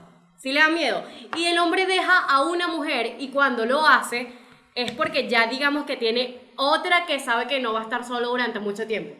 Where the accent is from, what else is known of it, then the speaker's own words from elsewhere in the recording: Bogotá, Colombia; Porque yo soy rolo